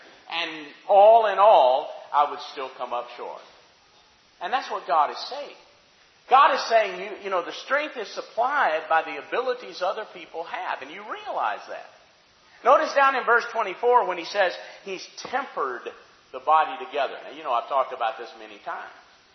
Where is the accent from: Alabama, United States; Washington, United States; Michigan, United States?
Alabama, United States; I mean, I'm from Alabama. We got a tent meeting coming up.